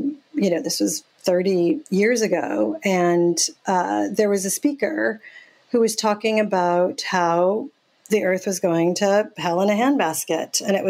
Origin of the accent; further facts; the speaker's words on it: India; by my grandparents in India for 5 or 6 years. I didn't know my parents. And so that the memory of growing up in India is very strong in me.